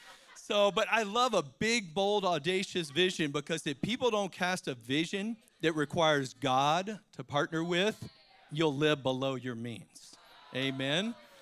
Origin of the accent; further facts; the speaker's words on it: Virginia, United States; Now, I grew up in Virginia. I love to play every sport and football team.